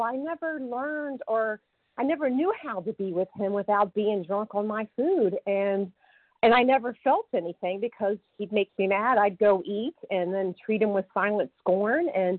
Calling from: Massachusetts, United States; Good morning. … I'm calling from Massachusetts, and I am a grateful recovered compulsive overeater

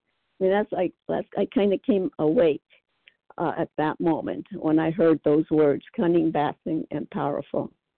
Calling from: California, United States; I'm calling from Southern California.

